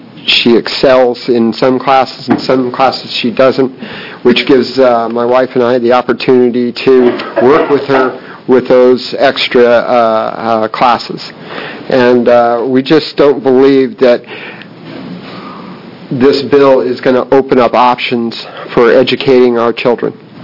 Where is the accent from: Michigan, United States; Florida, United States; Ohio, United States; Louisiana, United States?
Ohio, United States; Dayton